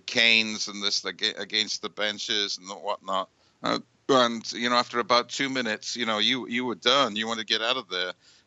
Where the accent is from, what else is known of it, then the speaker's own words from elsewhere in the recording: United Kingdom; I grew up in Britain